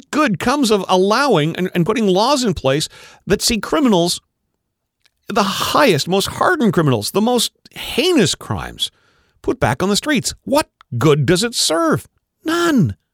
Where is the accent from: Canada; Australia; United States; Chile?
Canada; Well, I'm one Canadian who wants that changed back.